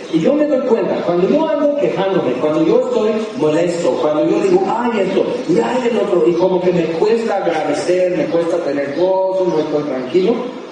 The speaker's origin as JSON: {"language": "Spanish", "region": "California", "country": "United States", "tie": "born or raised there", "said": "Yo crecí en California, entonces yo no, realmente no me espantan los temblores"}